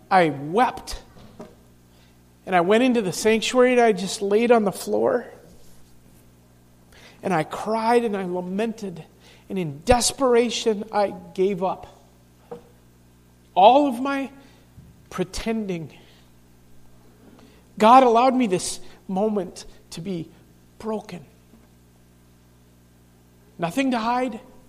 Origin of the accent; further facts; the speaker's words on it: Bemidji, Minnesota, United States; there was a pastor there in that church who was actually from my hometown, Bemidji, Minnesota, actually from my home church.